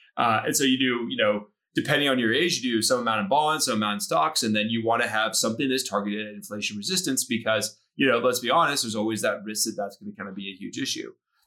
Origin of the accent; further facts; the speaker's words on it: United States; Like as an American, it is so embarrassing